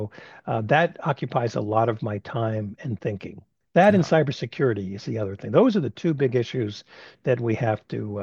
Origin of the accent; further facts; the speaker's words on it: Brooklyn, New York, United States; accent: Brooklyn; It helped diminish my Brooklyn accent that I had. Didn't know I had it.